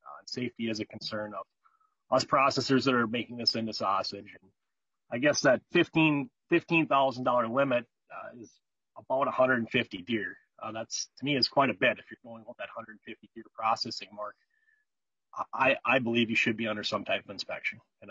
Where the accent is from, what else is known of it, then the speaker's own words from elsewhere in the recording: Nicollet, Minnesota, United States; Thank you for, first of all, foremost, thank you for having me on. I'm from Nicollet, Minnesota.